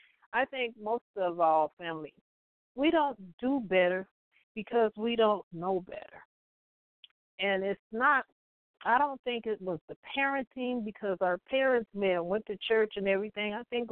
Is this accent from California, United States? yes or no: yes; Compton, California, United States; I think back to growing up in Compton.